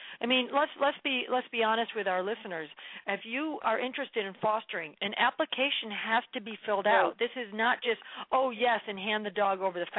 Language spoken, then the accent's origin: English; Buffalo, New York, United States; Buffalo, New York. I grew up in Buffalo.